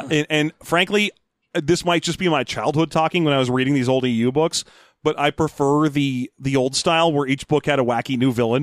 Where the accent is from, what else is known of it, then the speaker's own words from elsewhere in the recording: Albany, United States; I'm from Albany.